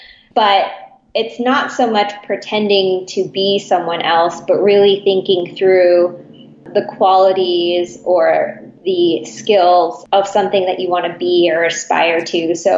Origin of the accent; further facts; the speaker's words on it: Seattle, Washington, United States; I was born and raised here in Seattle, and I'm very grateful to still be living in the city.